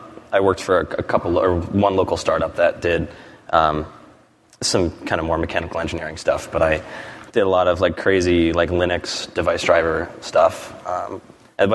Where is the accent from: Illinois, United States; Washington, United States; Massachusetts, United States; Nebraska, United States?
Massachusetts, United States; So I grew up outside of Boston, and my first computer was a PC Junior.